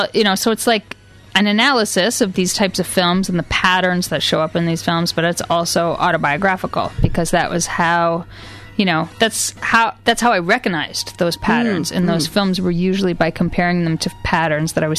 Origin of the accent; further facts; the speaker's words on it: Canada; even as a Canadian